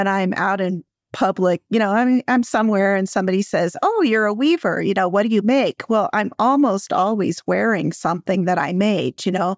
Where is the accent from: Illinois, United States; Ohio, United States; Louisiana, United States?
Illinois, United States; I grew up in Illinois, so I'm at this craft fair with my family